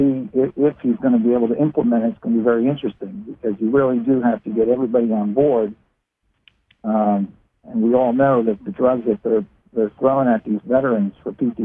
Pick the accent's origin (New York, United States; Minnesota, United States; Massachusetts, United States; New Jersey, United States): New Jersey, United States; now in Florida, United States; Well, you know, Mark, I'm from New Jersey, and I say kind of, and I live in Florida now